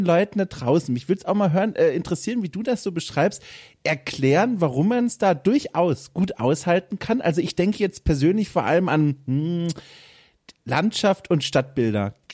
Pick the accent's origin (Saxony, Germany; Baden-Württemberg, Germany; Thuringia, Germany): Baden-Württemberg, Germany; Wertheim; Übrigens, ich komme ja auch aus der Region. Wenn ich jetzt das nicht komplett falsch aufsage, direkt hart an der Grenze Oberfranken-Unterfranken, Wertheim am Main